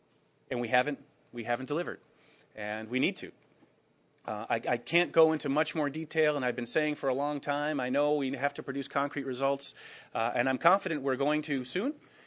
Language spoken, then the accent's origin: English; Chicago, Illinois, United States; I come from Chicago, where we have a long tradition of interesting elections, at least in the old days.